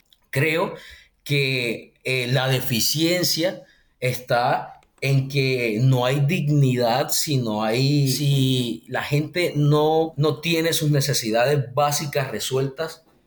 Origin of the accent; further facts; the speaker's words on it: Sahagún, Córdoba, Colombia; yo soy de aquí de Sahagún, yo estoy soy un profesional de acá